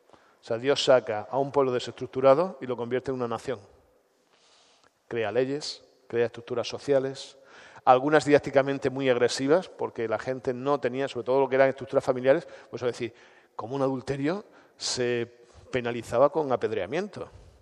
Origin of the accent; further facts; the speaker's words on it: Andalusia, Spain; Los que somos de Andalucía estamos muy acostumbrados a esto, ¿no?